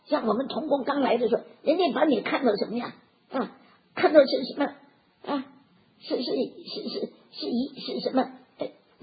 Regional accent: Tianjin, China; 我们小时候在天津，蚱蜢拿油炸，还卖蚱蜢

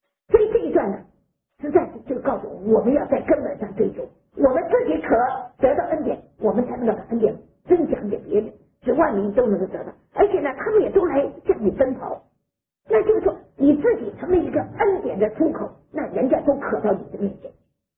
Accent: China; 你素不认识的国民，我们是中国人

